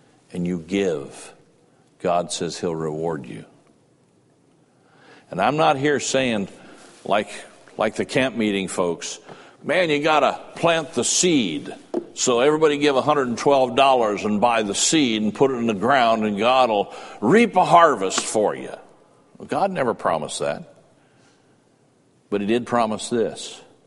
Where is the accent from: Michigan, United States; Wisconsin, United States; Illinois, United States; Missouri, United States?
Illinois, United States; I'm from Illinois.